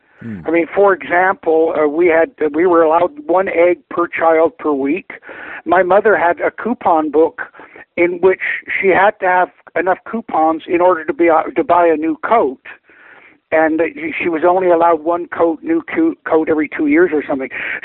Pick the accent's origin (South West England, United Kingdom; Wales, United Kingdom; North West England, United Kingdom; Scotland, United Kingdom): South West England, United Kingdom; born there; I was born near Stonehenge